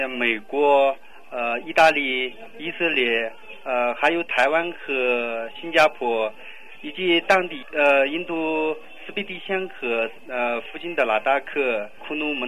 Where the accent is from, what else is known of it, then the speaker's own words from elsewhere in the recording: Tibet, China; 跟我们西藏的民间歌曲有一点相似